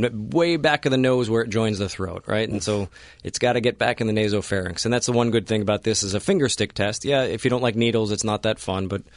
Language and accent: English; Miami, Florida, United States; Yeah, I'm from here. I'm from South Florida. I went to University of Miami for medical school.